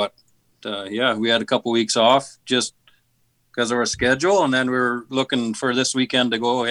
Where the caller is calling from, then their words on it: Loreburn, Saskatchewan, Canada; Oh, I'm down in Loreburn, Saskatchewan.